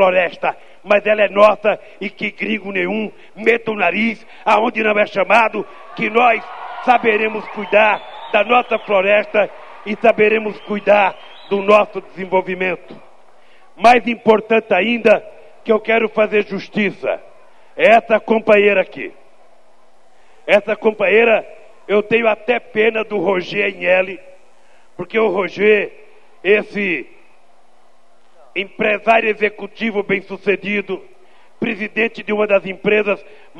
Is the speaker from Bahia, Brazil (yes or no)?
no; Garanhuns, Pernambuco, Brazil; Olha, eu sou nordestino de Garanhuns, e eu pensava que lá em Pernambuco fazia frio.